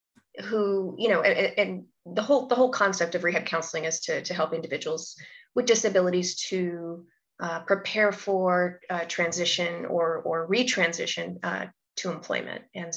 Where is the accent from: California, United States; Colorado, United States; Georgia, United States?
California, United States; I grew up in the Salinas Valley, which is in like central Northern California.